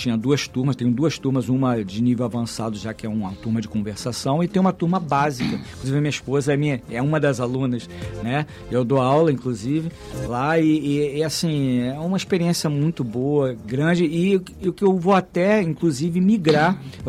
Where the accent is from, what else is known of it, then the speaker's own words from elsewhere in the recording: Rio de Janeiro, Brazil; eu cheguei em novembro de 2024, eu sou natural do Rio de Janeiro